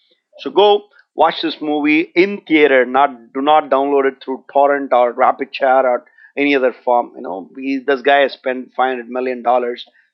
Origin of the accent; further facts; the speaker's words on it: India; Basically, I'm from India, so what happens is that we know the meaning of avatar.